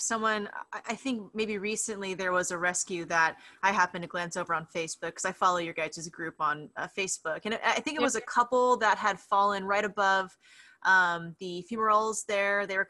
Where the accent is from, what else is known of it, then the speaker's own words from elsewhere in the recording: Seattle, Washington, United States; I grew up in Seattle and have climbed up Mount Rainier and Mount Baker, all the big stuff in Washington